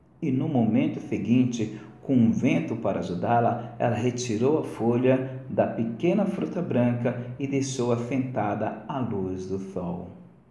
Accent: São Paulo, Brazil; sou de São Paulo, capital, aonde eu estou

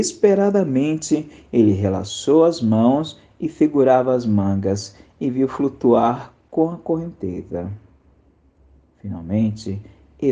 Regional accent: São Paulo, Brazil; eu sou de São Paulo, capital, aonde eu estou

